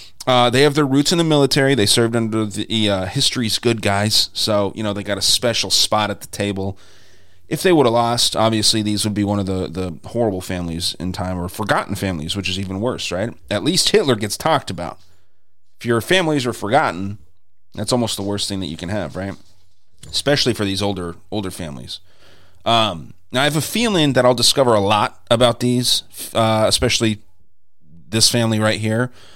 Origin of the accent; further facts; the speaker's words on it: Arizona, United States; went through a lawsuit here in my home state of Arizona.